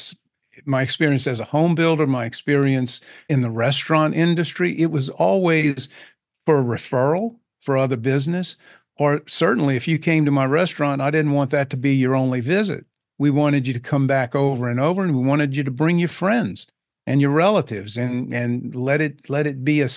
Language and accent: English; Crowley, Louisiana, United States; We grew up in Crowley, Louisiana, which is a small community near Lafayette, where I currently live, maybe a population of about 5,000 people at the time.